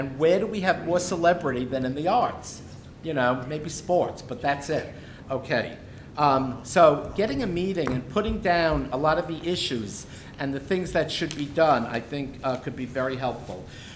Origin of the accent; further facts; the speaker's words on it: New York, United States; because I'm still a New Yorker